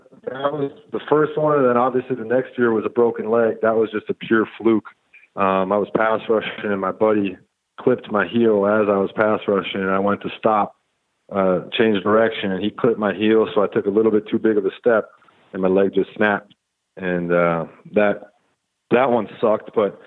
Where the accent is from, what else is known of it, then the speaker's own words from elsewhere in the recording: Wisconsin, United States; So I grew up in Wisconsin, a small town. I mean, my graduating high school class had 140 people in it.